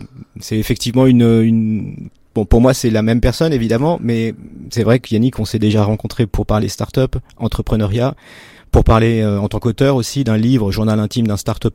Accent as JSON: {"language": "French", "town": "Maurepas", "region": "Île-de-France", "country": "France", "tie": "born or raised there", "said": "J'ai grandi dans les Yvelines, secteur ville nouvelle, 50 ans en Yvelines. Une ville qui venait de sortir de terre, qui s'appelle Maurepas, comme beaucoup d'autres dans la région."}